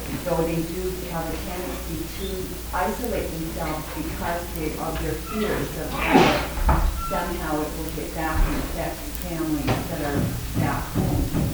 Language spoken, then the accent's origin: English; Canada; I guess as a Canadian, I find it encouraging that, you know, this has happened within the last year.